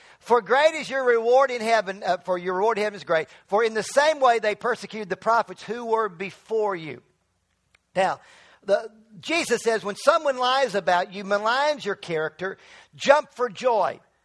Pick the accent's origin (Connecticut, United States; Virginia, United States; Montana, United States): Virginia, United States; I've been to the mountain. I'm from Virginia. It's really a hill.